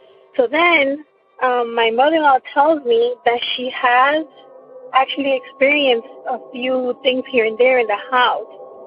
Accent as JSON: {"language": "English", "town": "Miami", "region": "Florida", "country": "United States", "said": "I am from Miami, Florida"}